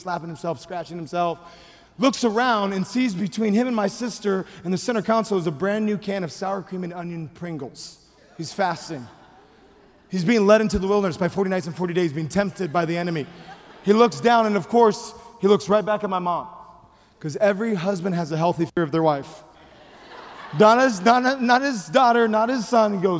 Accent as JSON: {"language": "English", "region": "Hawaii", "country": "United States", "tie": "born or raised there", "said": "Well, I grew up in Hawaii, and we didn't really take road trips because it's an island, in case you didn't know."}